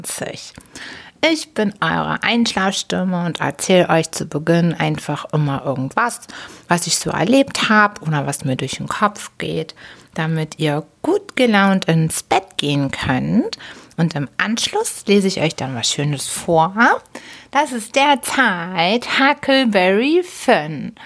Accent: Hamburg, Germany; als gebürtige Hamburgerin, als Hamburger Dern

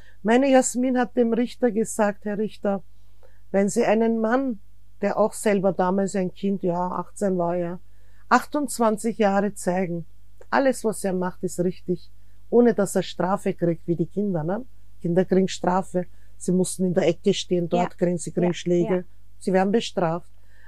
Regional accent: Austria; weil ich bin Österreicherin und Türkin.

